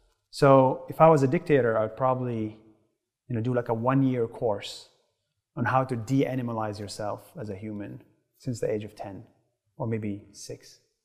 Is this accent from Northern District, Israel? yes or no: yes; Nazareth, Northern District, Israel; So I grew up in Israel, right, as a Palestinian. And, you know, first of all, no one chooses where they are born. It's not like you choose your passport. So, you know, growing in that part of the world, in Nazareth, right next to Jesus